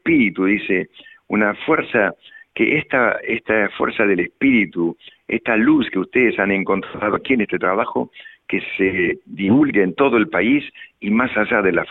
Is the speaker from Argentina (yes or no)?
yes; Argentina; moved away; Y bueno, aquí en Argentina yo veo que cuando me fui de Argentina hace 57 años, aquí había 3% de pobres.